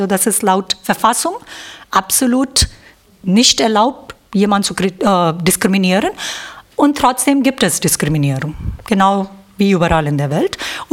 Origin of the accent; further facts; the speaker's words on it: India; ich komme aus Indien